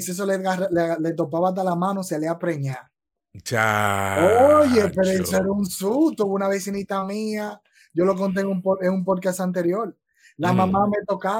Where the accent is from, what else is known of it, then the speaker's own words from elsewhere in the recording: Los Tres Brazos, Santo Domingo, Dominican Republic; yo me crié en los Tres Brazos, en Los Minas